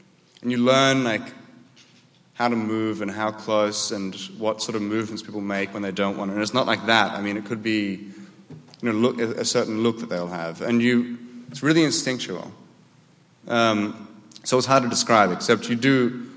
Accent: Australia; moved away; the stuff that I grew up on back in Australia.

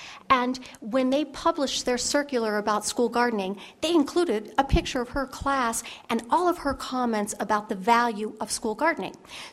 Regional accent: Ventura, California, United States; And one of the reasons I like it is because this is from my hometown, Ventura.

